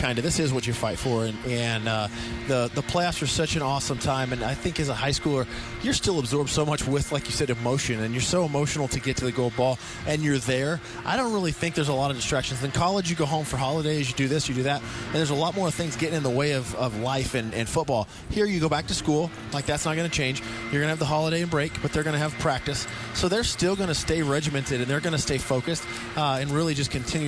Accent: Nebraska, United States; I was driving here today thinking about when I was growing up in Nebraska and we'd make playoffs.

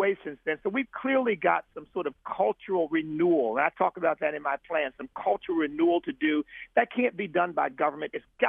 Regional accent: Pennsylvania, United States; I was raised in the ghetto, small town, but a very urban town outside of Philadelphia. I grew up on Third Street, which was the heart of the ghetto.

